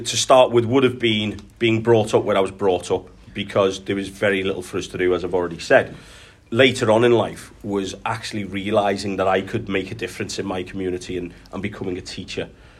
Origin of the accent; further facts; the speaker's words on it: Kirkby, North West England, United Kingdom; I grew up in Kirby, born in Tower Hill, lived in Tower Hill in the 80s and 90s.